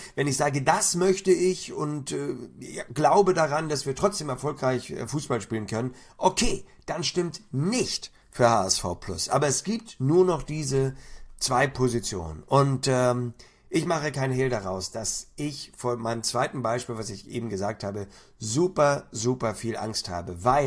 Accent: Hamburg, Germany; letztendlich bin ich Hamburger

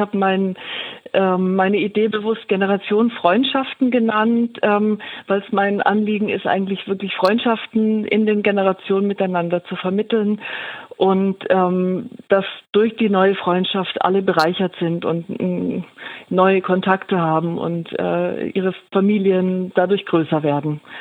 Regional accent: Bavaria, Germany; born there; now in Kassel, Germany; aus Kassel, gebürtig aus Franken und bin hier nach Kassel gezogen

